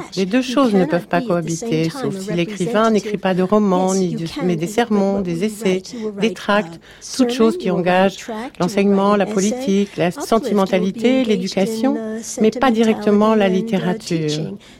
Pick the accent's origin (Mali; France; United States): United States; Je suis américaine, je suis juive, je suis écrivain.